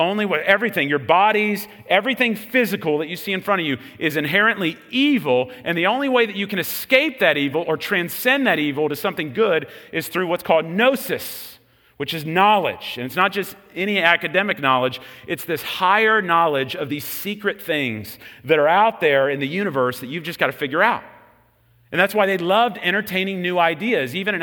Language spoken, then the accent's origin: English; Texas, United States; but I'm from Texas. You probably know that.